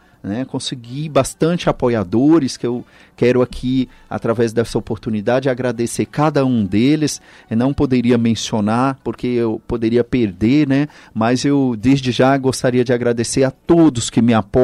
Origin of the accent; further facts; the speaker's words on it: Pedras de Maria da Cruz, Minas Gerais, Brazil; lá na minha cidade natal de Pedras Maria da Cruz.